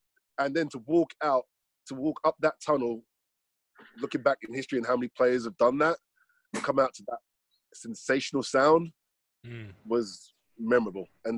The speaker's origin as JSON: {"language": "English", "region": "London", "country": "United Kingdom", "said": "because I was from London"}